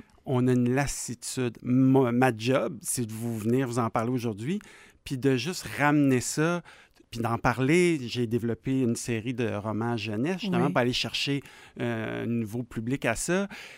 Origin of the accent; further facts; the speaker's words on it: Sainte-Foy, Quebec, Canada; J'étais ado, donc moi, j'ai grandi ici à Sainte-Foy.